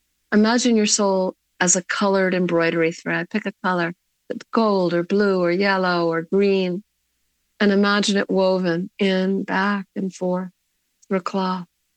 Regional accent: Marion, Massachusetts, United States; also born or lived in Cambridge; I grew up in Marion. You know what I mean? Like, I was also born in a hospital called Mount Auburn Hospital in Cambridge that abuts one of the biggest cemeteries in New England.

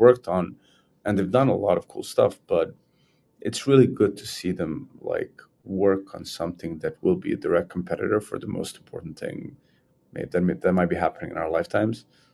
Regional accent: London, United Kingdom; as a Londoner

